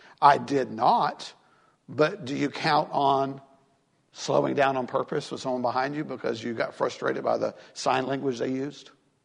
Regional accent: the South, United States; I was raised in the South, and so I'm not saying no one else is raised this way.

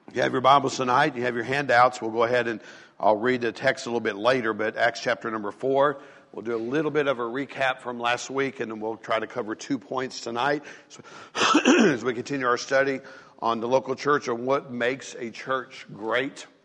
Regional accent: the South, United States; I grew up in the South. I talk about Southern hospitality.

